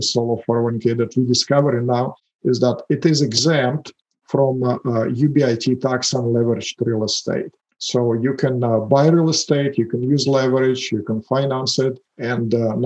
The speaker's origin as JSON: {"language": "English", "country": "Russia", "second_language": "English", "moved": "yes", "said": "As you can hear from my accent and your listeners, I am not native here. I'm an immigrant. I moved into this beautiful country back in 1996. From Russia, former Soviet Union. Actually, my family, I came with my parents. We moved as refugees."}